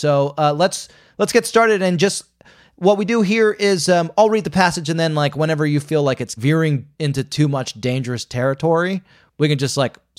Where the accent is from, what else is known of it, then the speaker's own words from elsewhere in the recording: United Kingdom; because I'm British